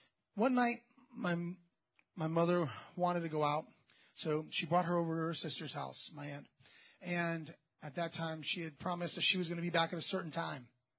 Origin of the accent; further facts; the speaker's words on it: New York City, New York, United States; born there; Let's see, I was born in New York City.